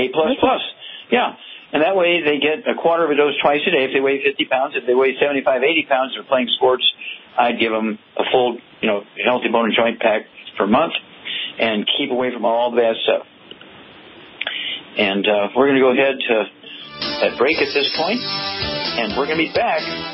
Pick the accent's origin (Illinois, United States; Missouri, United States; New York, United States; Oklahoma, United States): Missouri, United States; That's my home state, Missouri.